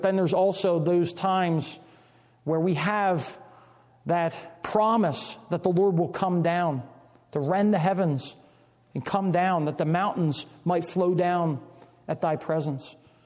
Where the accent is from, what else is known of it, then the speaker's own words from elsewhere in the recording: the South, United States; I don't know what it's like here, but I come from the South.